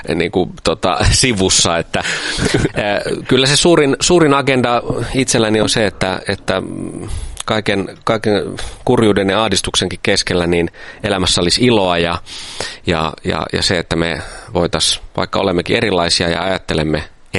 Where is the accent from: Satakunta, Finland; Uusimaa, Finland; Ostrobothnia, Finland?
Satakunta, Finland; Pori; Mä oon Porista kotosi, joo.